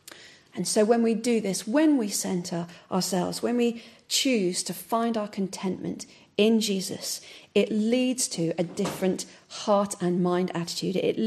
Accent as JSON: {"language": "English", "country": "United Kingdom", "said": "it's slightly awkward because we're British and we don't talk about money."}